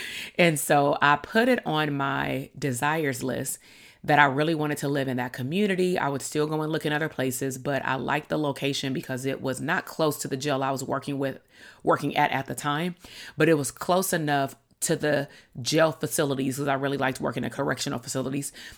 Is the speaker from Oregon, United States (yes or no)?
no; Compton, California, United States; I grew up in Compton, California, and I had moved out to the Bay Area for grad school and then moved back.